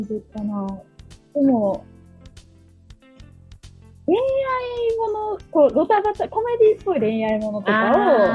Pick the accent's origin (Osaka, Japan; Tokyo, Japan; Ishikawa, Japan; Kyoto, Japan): Osaka, Japan; 私は大阪なんですけど、